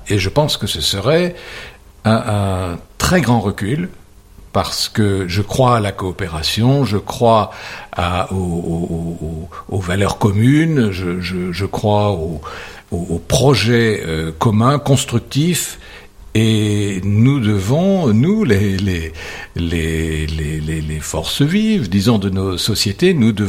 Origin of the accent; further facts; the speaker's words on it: Strasbourg, Grand Est, France; je suis strasbourgeois, je suis né à, je sais pas moi, 2-3 kilomètres de la frontière allemande, je suis né quelques années après-guerre. Et donc, j'ai grandi